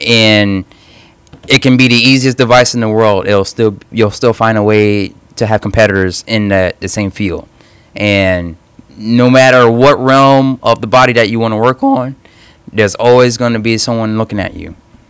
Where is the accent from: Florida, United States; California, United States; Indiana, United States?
Florida, United States; Miami; I'm originally from Miami, born and bred. I miss it at times.